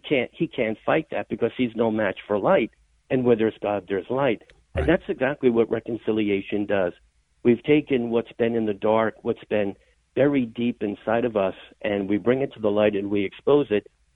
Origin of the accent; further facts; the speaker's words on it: New Jersey, United States; And I'm from North Jersey, and we don't have deserts here.